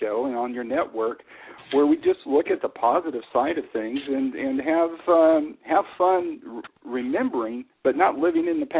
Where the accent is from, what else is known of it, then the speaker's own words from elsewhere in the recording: Phoenix, Arizona, United States; I grew up in the Phoenix area, graduated from Moon Valley in 1977.